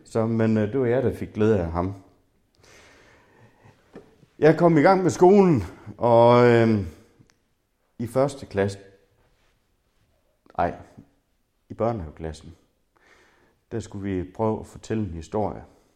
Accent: Hillerslev, North Denmark Region, Denmark; Jeg voksede op i Hillerslev

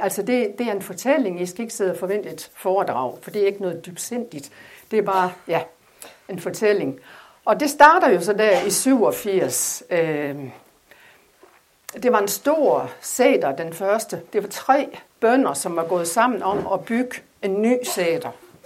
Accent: Hundborg, North Denmark Region, Denmark; Jeg kommer fra Hundborg i Thy.

